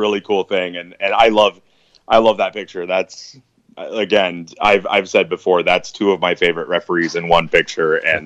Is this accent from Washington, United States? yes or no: yes; Friday Harbor, Washington, United States; also born or lived in Bellingham; Yeah, I mean, I was born in Bellingham. I didn't live there. Because I lived in Friday Harbor, and so the island didn't do berths at the time, so they were flown to Bellingham.